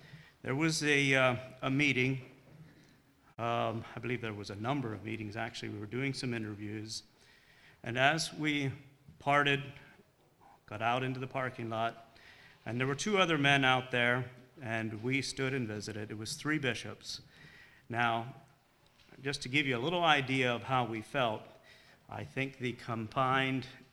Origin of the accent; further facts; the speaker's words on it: Pennsylvania, United States; now in Tyrone, United States; I was born and raised in Lebanon County, and I was part of the Sharksville Church there for many years, was ordained there. After a while, I was sent, and now we live out in Tyrone.